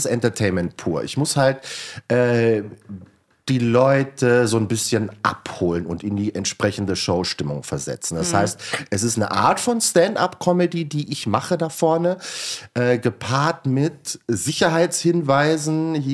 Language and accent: German; Bavaria, Germany; Und liebe Grüße nach Inntal, da wo ich herkomme.